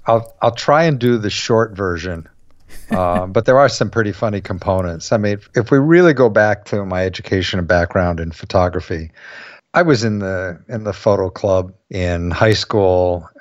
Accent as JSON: {"language": "English", "region": "Ohio", "country": "United States", "tie": "born or raised there", "said": "I went to Miami of Ohio, I grew up in Ohio"}